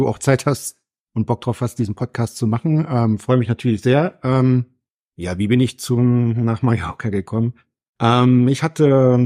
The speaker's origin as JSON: {"language": "German", "region": "East Germany", "country": "Germany", "tie": "born there", "said": "Ich komme geboren im Osten, und von daher war das einfach mal so ein Reiz, auch mal im Ausland zu arbeiten."}